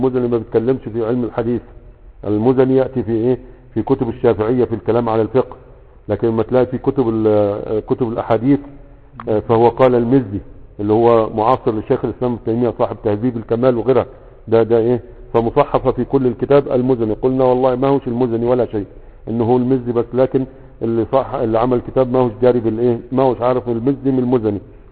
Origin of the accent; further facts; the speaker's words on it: Egypt; now in Yemen; فانا جاي من مصر اليمن